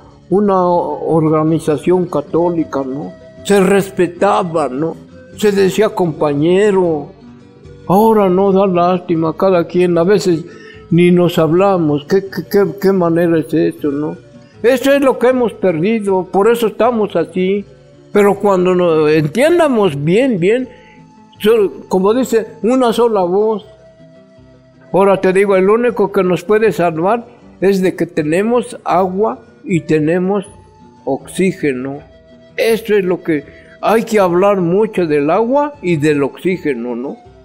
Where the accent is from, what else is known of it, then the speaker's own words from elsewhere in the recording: Milpa Alta, Mexico City, Mexico; si de veras somos de Milpalta, si de veras queremos al pueblo